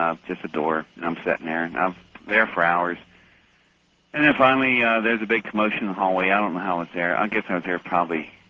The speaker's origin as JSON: {"language": "English", "region": "West Virginia", "country": "United States", "tie": "born there"}